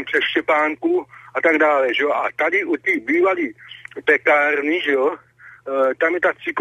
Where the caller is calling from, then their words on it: Mladá Boleslav, Central Bohemian Region, Czechia; já jsem posluchač z Mladé Boleslaví.